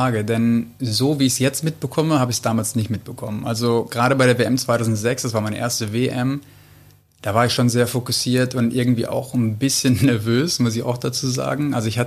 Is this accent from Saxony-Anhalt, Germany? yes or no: no; Bad Oeynhausen, North Rhine-Westphalia, Germany; Ich bin in Bad Oeynhausen aufgewachsen und geboren